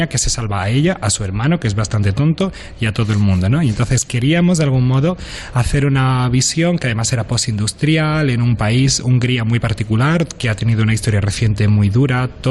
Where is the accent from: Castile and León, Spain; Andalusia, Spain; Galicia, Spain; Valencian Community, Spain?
Andalusia, Spain; Seville; esas butacas donde yo he estado sentado en mi tierra, en Sevilla